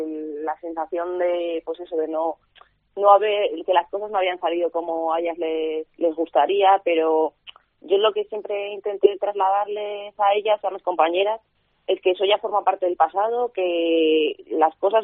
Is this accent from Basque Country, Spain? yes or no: no; Valladolid, Castile and León, Spain; now in Madrid, Spain; yo soy de Valladolid, hace justo 5 años me llamó el Atleti, entonces ya ahí cogí y decidí irme a Madrid